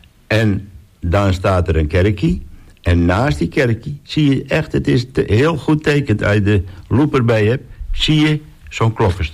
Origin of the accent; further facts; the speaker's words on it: Slootdorp, North Holland, Netherlands; En ik ben opgegroeid in Sloodorp, dat is een klein dorpje in de kop van Noord-Holland.